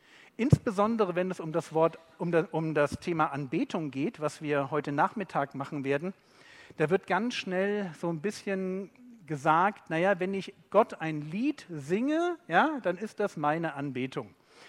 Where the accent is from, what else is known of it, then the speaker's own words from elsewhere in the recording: Berlin, Germany; Aber ich bin Berliner. Okay, Berliner sind immer ein bisschen direkter.